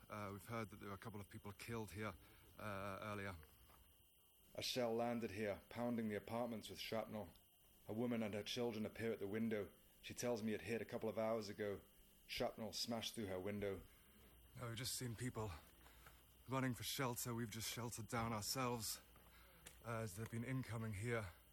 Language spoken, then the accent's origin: English; United Kingdom; The women I speak to are visibly angry at me for being British.